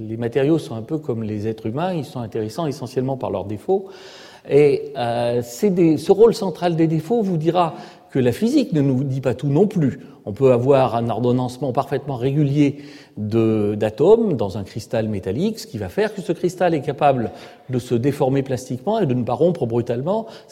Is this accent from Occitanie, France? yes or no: no; Clermont-Ferrand, Auvergne-Rhône-Alpes, France; born there; la cathédrale de ma ville natale, Clermont-Ferrand